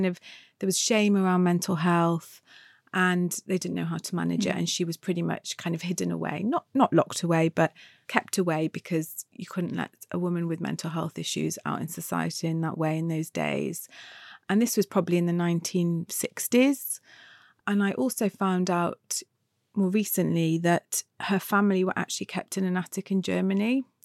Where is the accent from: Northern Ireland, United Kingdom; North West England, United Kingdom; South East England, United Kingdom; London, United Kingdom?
North West England, United Kingdom; Manchester; And, you know, I was living in Manchester. I'm from Manchester. I was living there at a time when Manchester was a very cool music scene.